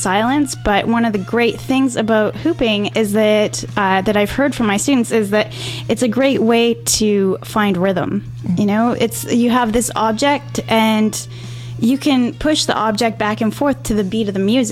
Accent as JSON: {"language": "English", "region": "West Coast", "country": "United States", "said": "And I mean, we're from the West Coast, and that's huge."}